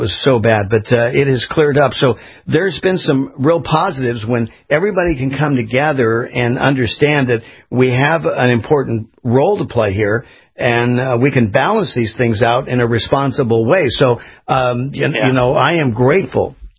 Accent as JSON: {"language": "English", "region": "California", "country": "United States", "tie": "born or raised there", "said": "I grew up in California where it was an absolute mess."}